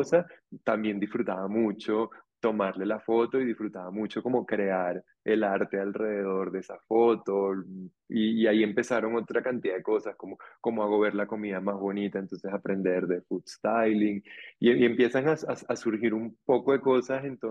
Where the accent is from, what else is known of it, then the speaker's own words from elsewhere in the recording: Venezuela; now in Colombia; somos unos cuantos … Venezuela. Yo nací en Venezuela al año siguiente que llegaron mis padres, porque mi padre volvió al Líbano, se vino con mi mamá, y bueno, pues orgullosamente venezolano y libanés, y ahora viviendo en Colombia desde hace unos años.